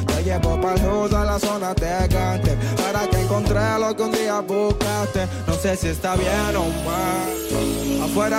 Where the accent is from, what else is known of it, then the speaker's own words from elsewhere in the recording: Buenos Aires, Argentina; Bienvenido al barrio La Boca … el barrio el que soy oriundo, donde yo nací, donde me formé, donde me hicieron ser quien soy, donde me junté con mi ñeri, con mi padre, donde viví toda mi vida.